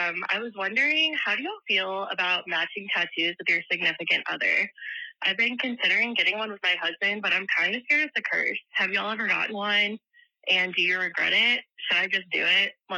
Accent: Louisville, Kentucky, United States; I'm from Louisville, Kentucky.

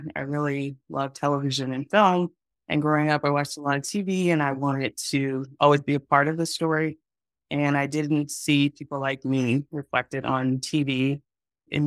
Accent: Texas, United States; also born or lived in Los Angeles / Atlanta; I am from Texas. That's where I grew up when I went to college and grad school. And I lived in LA. I lived in Atlanta, mostly pursuing acting, but writing, producing. And now I'm back in Texas.

